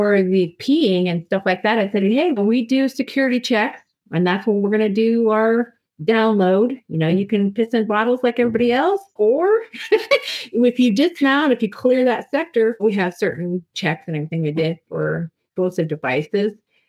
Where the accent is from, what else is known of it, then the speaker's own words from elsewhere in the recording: Belfry, South Dakota, United States; I grew up in South Dakota, Belfry, South Dakota.